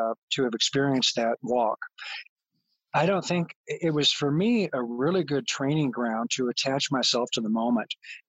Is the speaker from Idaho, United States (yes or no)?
yes; Boise, Idaho, United States; which is in my hometown of Boise, Idaho